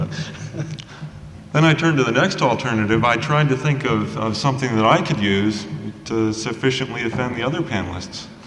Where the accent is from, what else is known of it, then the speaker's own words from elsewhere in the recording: South Carolina, United States; I'm a sculptor from South Carolina.